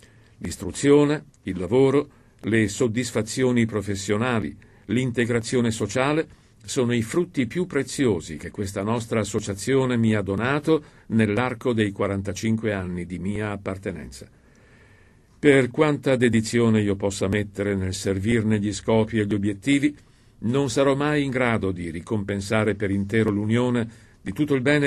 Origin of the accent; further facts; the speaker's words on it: Catania, Sicily, Italy; also born or lived in Bologna; Bambino del profondo sud, ho trovato a Catania, la mia città d'origine, un istituto che mi ha accolto per 8 anni